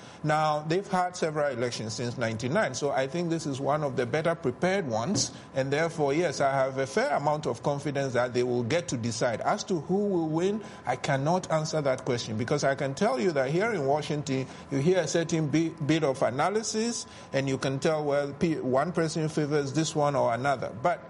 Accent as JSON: {"language": "English", "country": "Ghana", "tie": "born or raised there", "said": "I grew up in Ghana."}